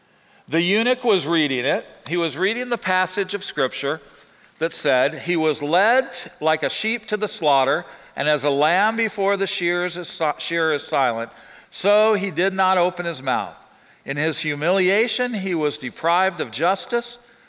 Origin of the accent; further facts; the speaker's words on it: Normal, Illinois, United States; moved away; also born or lived in Atlanta; When we moved south to Atlanta, everybody knew I wasn't from around there. I was from Normal, Illinois.